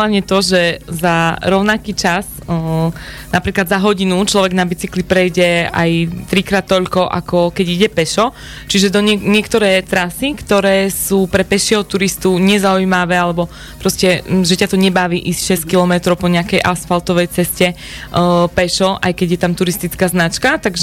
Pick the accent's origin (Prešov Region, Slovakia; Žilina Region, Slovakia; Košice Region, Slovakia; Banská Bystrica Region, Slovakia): Prešov Region, Slovakia; Osnina; keď som sa vrátila po vysokej škole naspäť na východ, do Osniny, do miesta, odkiaľ pochádzam